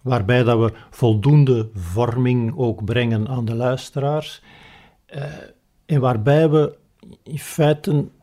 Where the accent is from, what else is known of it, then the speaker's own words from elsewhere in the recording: Belgium; omdat ik uit België kom.